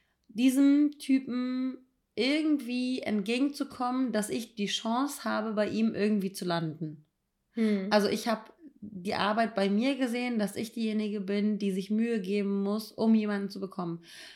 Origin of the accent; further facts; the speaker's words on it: Braunschweig, Lower Saxony, Germany; weil ich habe letztens mein Crush, als ich 16 war, aus meiner Heimat Braunschweig, den fand ich mit 16 ganz, ganz toll.